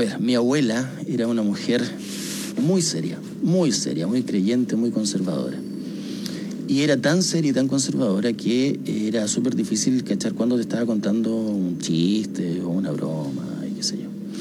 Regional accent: Magallanes and Chilean Antarctica, Chile; Yo no sé si alguna vez te lo conté, pero yo soy magallánico. Ya, esto ocurrió en Santiago. Yo venía solo para los veranos acá.

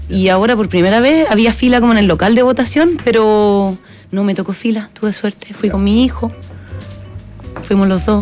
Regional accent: Magallanes, Chile; de magallánica ya soy la peor magallánica, me queda poco

